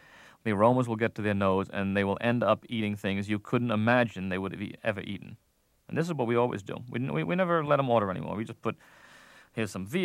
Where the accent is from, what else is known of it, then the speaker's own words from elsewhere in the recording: New York, United States; Well, at least once a week, I grew up in the Bronx, and at least once a week, we would go to this, at the time, combination pizzeria and Italian restaurant.